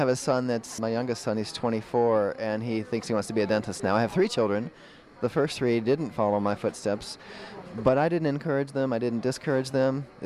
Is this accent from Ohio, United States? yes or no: yes; Twinsburg, Ohio, United States; Bainbridge, okay, because I grew up in Twinsburg.